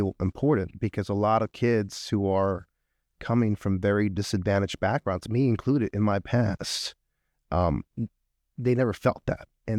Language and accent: English; Texas, United States; that's how I felt about, growing up in South Texas.